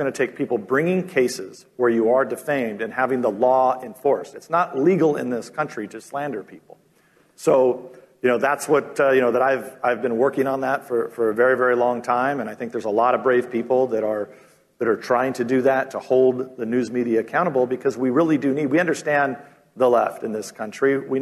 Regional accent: California, United States; So I'm from California.

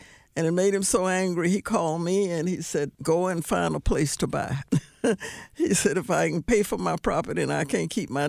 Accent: Monroe, Louisiana, United States; moved away as an adult; Yes, I was raised in Monroe, Louisiana with four sisters, five girls in my family. And we lived there until we came here in 44.

